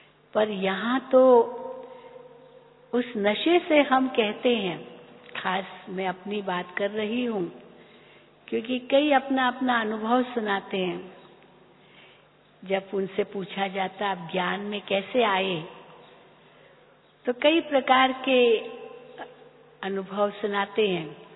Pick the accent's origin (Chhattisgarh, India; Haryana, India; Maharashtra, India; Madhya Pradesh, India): Maharashtra, India; Mumbai; मुंबई की रहने वाली हूँ, वहीं जन्म हुआ, पढ़ाई हुई मुंबई में